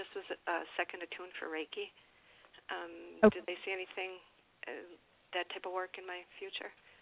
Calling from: Wisconsin, United States; I'm calling from Wisconsin.

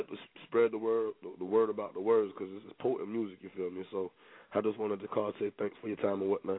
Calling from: Wilmington, North Carolina, United States; Wilmington, North Carolina, home of Michael Jordan.

